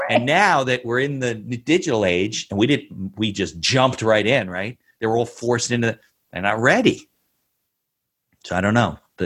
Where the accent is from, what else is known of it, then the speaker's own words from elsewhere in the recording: New Jersey, United States; I grew up in Jersey suburbs too.